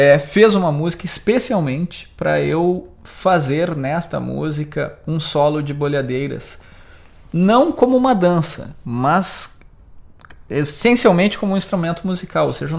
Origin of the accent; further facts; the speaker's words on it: Rio Grande do Sul, Brazil; moved away; quando eu saí do Rio Grande do Sul, eu passei, que a não compreensão do que você realmente faz.